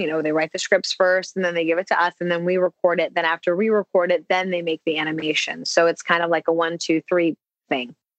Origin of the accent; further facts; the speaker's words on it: East Coast, United States; what did I go through being a diverse child growing up on the East Coast